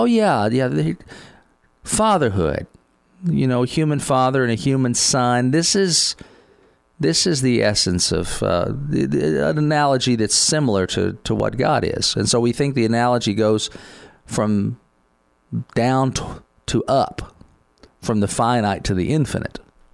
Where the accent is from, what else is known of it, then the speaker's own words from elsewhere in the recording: Lexington, United States; Somebody from Lexington, here in my hometown where we broadcast from, drove down, met us halfway, brought me home